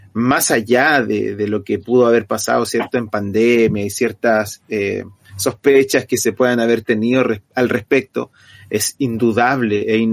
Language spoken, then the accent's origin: Spanish; Chile; las principales enfermedades que nos afectan el día de hoy como sociedad, como chilenos